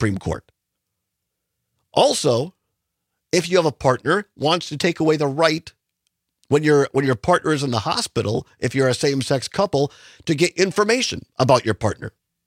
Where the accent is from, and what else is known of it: Richland Center, Wisconsin, United States; born or raised there